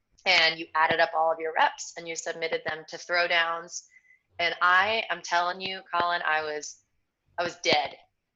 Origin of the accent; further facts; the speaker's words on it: Virginia Beach, Virginia, United States; now in New York, United States; So I'm from Virginia, like the Virginia Beach area. I moved up to New York about 6 years ago